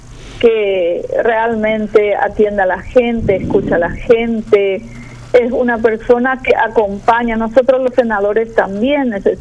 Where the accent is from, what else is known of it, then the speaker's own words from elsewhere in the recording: Paraguay; soy paraguaya y soy liberal.